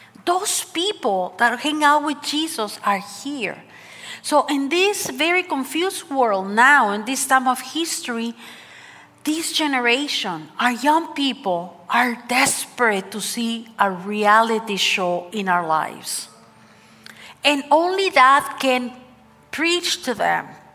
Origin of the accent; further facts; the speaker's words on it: Texas, United States; I come from Taco Land, Texas, right?